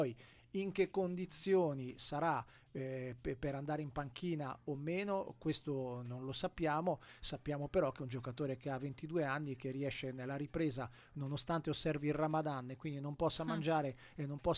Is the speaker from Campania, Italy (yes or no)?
no; Ferrara, Emilia-Romagna, Italy; born there; sono nato a Ferrara